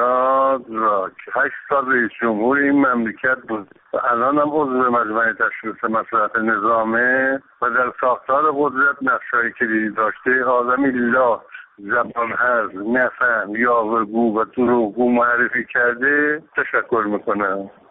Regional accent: Iran; بنده به عنوان یک ایرانی

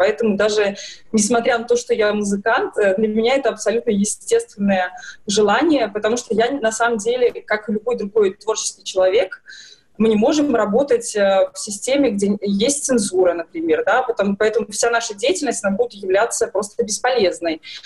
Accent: Belarus; как, так же, как, наверное, любой белорус.

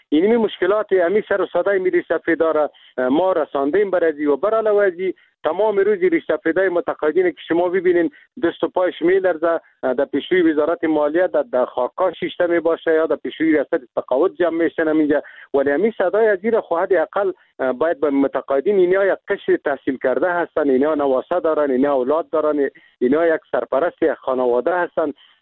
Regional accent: Afghanistan; ما خود مسلمان هستیم، ما افغان هستیم، از این ملت هستیم، این میجه زندگی کردیم، در میجه تولد شدیم، به می خاک و به می وطن ما خدمت کردیم.

